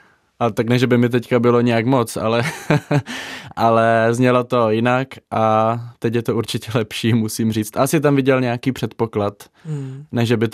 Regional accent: Moravia, Czechia; No, já jsem z Moravy a no?

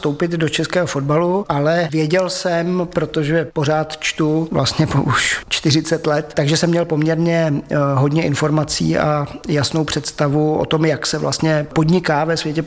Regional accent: Prague, Czechia; Já jsem se narodil, vyrůstal jsem na Praze 6, do dneška bydlím na Praze 6

